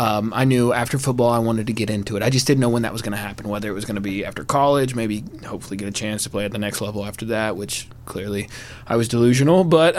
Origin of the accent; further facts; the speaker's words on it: Pea Ridge, Arkansas, United States; also born or lived in Springdale; Ooh, well, I was born in Springdale, Arkansas, raised in Pea Ridge, Arkansas. Shout out, Arkansas, Pea Ridge, my hometown.